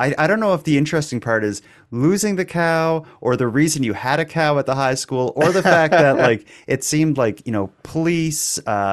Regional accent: Nova Scotia, Canada; I'm originally from Cape Breton.

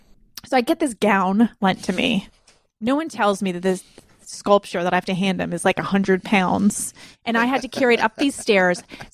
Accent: Canada; Is it because we're Canadian? Because I'm the same way.

